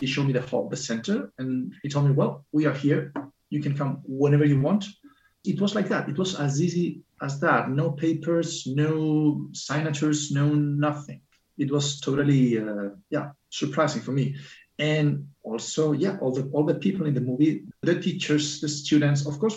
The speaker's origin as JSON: {"language": "English", "town": "Seville", "region": "Andalusia", "country": "Spain", "said": "I'm from Spain. I'm from Seville."}